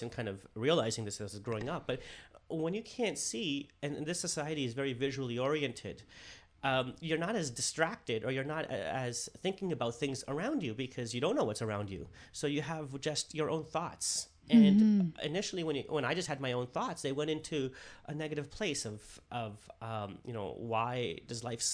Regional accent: Toronto, Ontario, Canada; So I grew up here in Toronto on welfare.

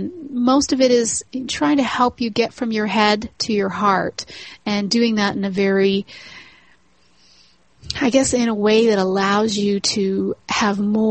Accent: Toronto, Ontario, Canada; I'm actually not from the States. I'm in Canada. So I'm from Toronto.

